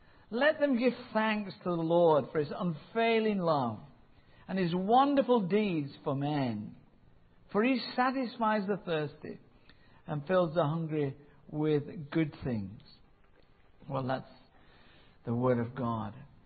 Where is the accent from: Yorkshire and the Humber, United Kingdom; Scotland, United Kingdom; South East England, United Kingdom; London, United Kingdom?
Yorkshire and the Humber, United Kingdom; as a Yorkshireman, had to come to Manchester to find a wife.